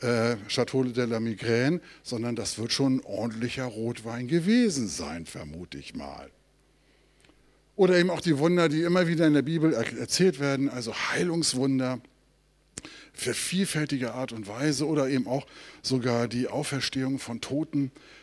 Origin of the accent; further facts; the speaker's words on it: Glücksburg, Schleswig-Holstein, Germany; Ich bin an der Ostsee aufgewachsen, in der Flensburger Förde. Glücksburg, Flensburg.